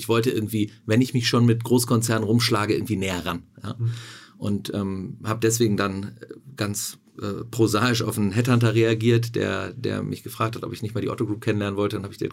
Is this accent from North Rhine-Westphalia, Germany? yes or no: yes; North Rhine-Westphalia, Germany; Erstmal bin ich Westfale, wenn du aufs Vorleben eingehst.